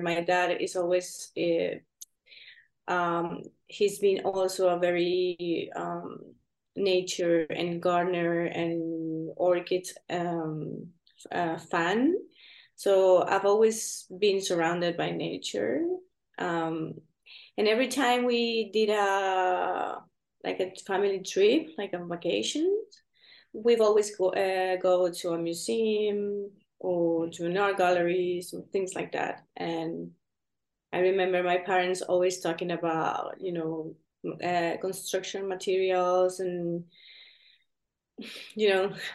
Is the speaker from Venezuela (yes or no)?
yes; Venezuela; I'm from Venezuela and I grew up there. My whole family is from there.